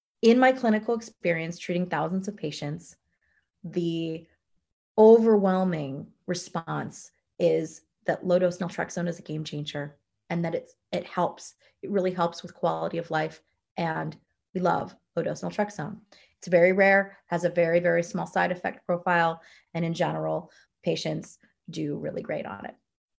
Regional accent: Midwest, United States; And when I think about the Chicago fire, I think about being a Midwesterner

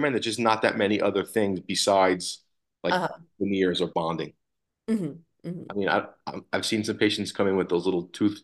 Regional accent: New York, United States; moved away as an adult; now in Las Vegas, United States; I love the fact that I'm from New York originally, but I wouldn't live anywhere else right now. I love being in Las Vegas.

